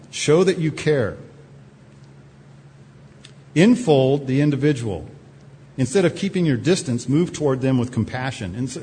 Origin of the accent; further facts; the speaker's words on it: United States; You know, I'm a German-American." And I said, "But I'm not a German-American, I'm just an American."